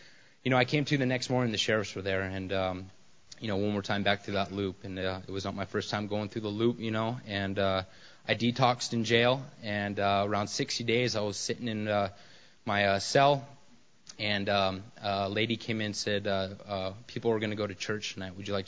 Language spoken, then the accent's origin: English; Las Vegas, Nevada, United States; born there; I was born here in Las Vegas, Nevada.